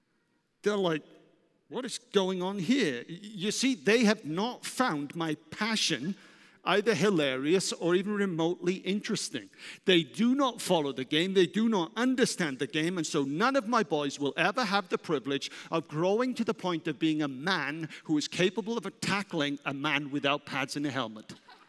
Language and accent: English; Wales, United Kingdom; now in United States; Being Welsh, there's a part that makes me sad about that. Rather than pass a rugby ball or play cricket, my kids grew up to play American football.